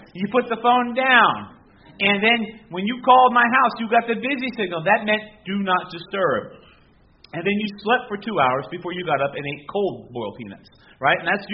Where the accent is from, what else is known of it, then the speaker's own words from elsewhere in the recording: Miami, Florida, United States; I grew up in Miami. Stuff grew like that all year round.